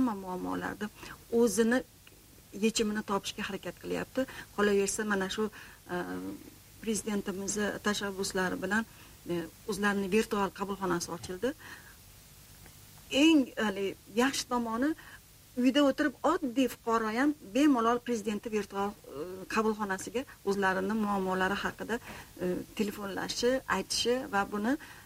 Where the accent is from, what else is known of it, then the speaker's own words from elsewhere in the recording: Margilan, Fergana Region, Uzbekistan; Men asli Marg'ilonda tug'ilib o'sganman, Marg'ilonlikmiz.